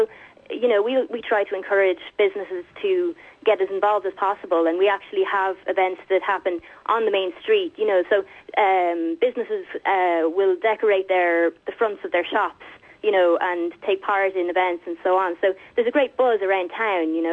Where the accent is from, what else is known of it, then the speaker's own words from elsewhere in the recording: Dublin, Leinster, Ireland; now in Inishowen, Ireland; I'm not obviously from Inishowen, and I'm from Dublin. But I moved